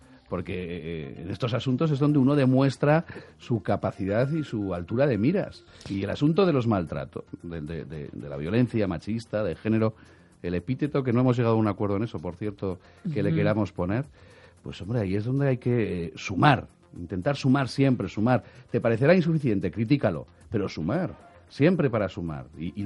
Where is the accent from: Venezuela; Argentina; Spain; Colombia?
Spain; Jaca, Aragon; que no por ser de mi tierra, que somos paisanos